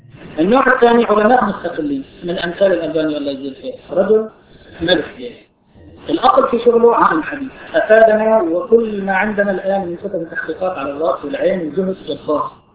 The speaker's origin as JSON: {"language": "Arabic", "country": "Syria", "moved": "yes", "said": "في اللي عندي من بلدي، الشيخ سعيد رمضان اللوطي. الشيخ سعيد رمضان اللوطي خرجت أنا من سوريا"}